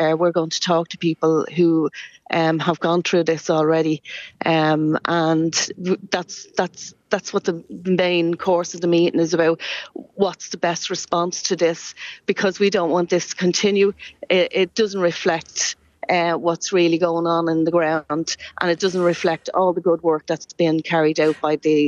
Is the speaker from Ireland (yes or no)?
yes; Ballymun, County Dublin, Ireland; Well, growing up in Ballymun, that's exactly the same story. It didn't matter how hard we worked in Ballymun.